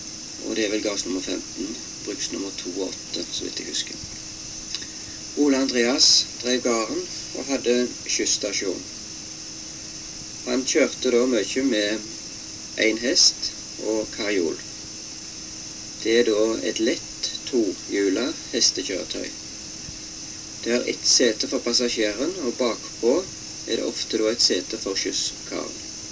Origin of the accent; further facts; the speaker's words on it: Tysvær, Rogaland, Norway; born there; Jeg er født på Førland, Tysvær, 27.8.1938.